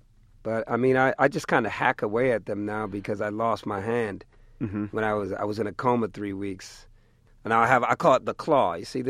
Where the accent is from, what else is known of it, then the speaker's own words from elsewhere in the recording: New England, United States; born there; Yeah, I was born in New England.